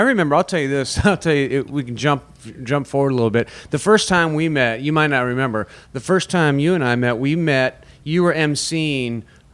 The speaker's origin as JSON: {"language": "English", "town": "Sacramento", "region": "California", "country": "United States", "said": "Because I'm from Sacramento, and there was more places to play in San Francisco. And you know, Sacramento is just, you know, it's like an hour and a half away."}